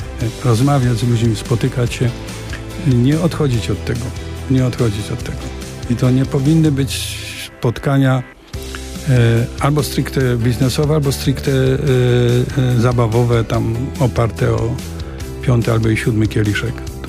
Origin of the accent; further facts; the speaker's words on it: Silesian Voivodeship, Poland; Obydwaj jesteśmy ze Śląska